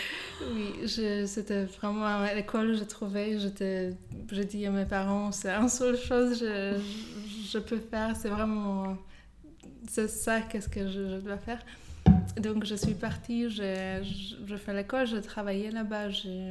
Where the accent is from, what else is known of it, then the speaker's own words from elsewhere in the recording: Poland; French is a second language; moved away as an adult; now in Paris, France; je suis maquilleuse, j'habite à Paris, je viens de Pologne. À Paris, je suis 9 ans